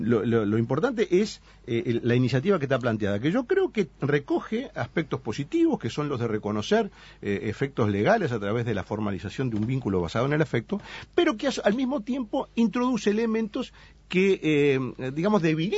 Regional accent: Italy; porque soy italiano.

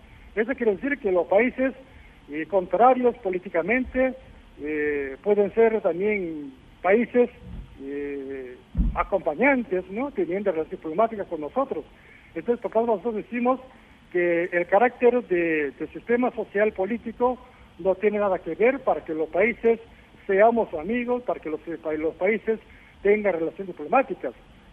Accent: North Korea; Spanish is a second language; Sí, yo aprendí español en Corea, sí.

